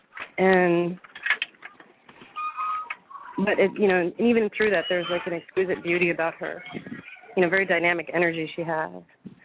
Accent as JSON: {"language": "English", "town": "San Francisco", "region": "California", "country": "United States", "tie": "born or raised there", "also_born_or_lived": "Berkeley", "said": "No, I grew up in the Bay Area, in San"}